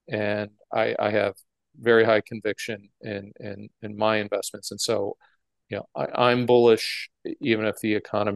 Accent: Detroit, Michigan, United States; and this is my background growing up in Detroit in an auto family

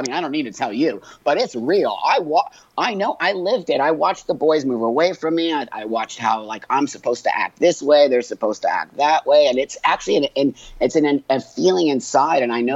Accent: Los Angeles, California, United States; In the 60s, I was born in 1962 in Los Angeles in the Valley.

